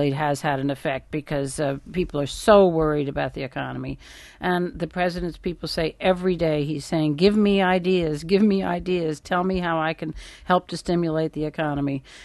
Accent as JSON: {"language": "English", "town": "New Orleans", "region": "Louisiana", "country": "United States", "tie": "born or raised there", "said": "And there was one Republican who went along. He from my hometown of New Orleans."}